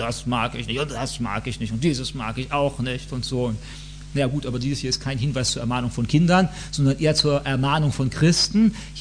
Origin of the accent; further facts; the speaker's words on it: Germany; Wir sind halt so als typische Deutsche, haben gedacht, nicht, man kann überall rumlaufen, auch wenn es Abend ist.